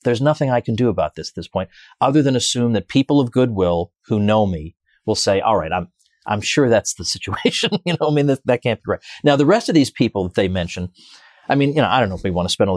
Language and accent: English; Massachusetts, United States; I grew up in Massachusetts. I got my PhD in New York.